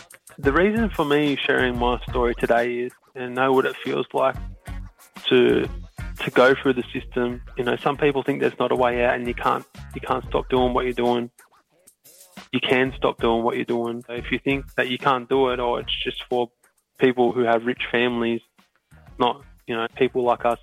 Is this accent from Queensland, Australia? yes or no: no; New South Wales, Australia; also born or lived in Coffs Harbour / Sydney / Central Coast / Newcastle; I was born in Coffs Harbour in New South Wales, the Big Banana. I grew up all over New South Wales.